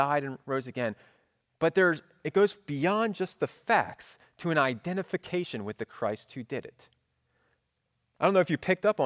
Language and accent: English; Philadelphia, Pennsylvania, United States; I grew up outside of Philadelphia as a Cowboys fan, and it was rough.